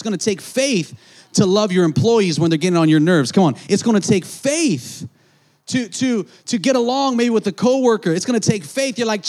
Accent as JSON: {"language": "English", "region": "California", "country": "United States", "said": "I'm from nowhere, man. I'm from Southern California, but come on, you know."}